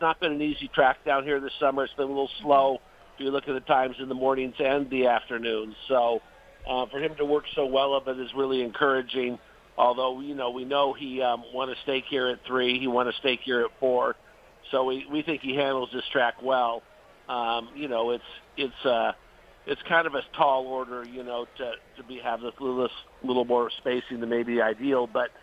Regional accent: Pasadena, California, United States; born or raised there

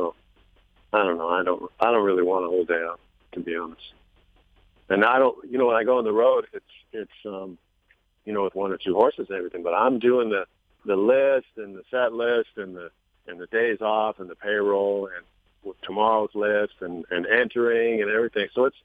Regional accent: San Diego, California, United States; because I grew up in San Diego, so I get to stay with mom and dad there

